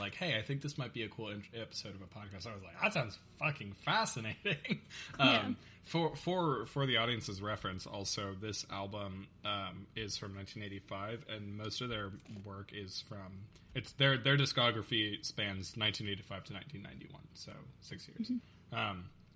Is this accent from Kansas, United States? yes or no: no; Oregon, United States; aside from just like being around Spanish speaking people growing up in Oregon.